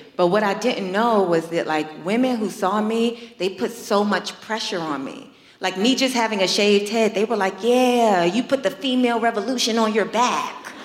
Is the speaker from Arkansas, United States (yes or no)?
no; New York, United States; I'm born and raised in New York, and I hear that the Toronto is the New York of Canada.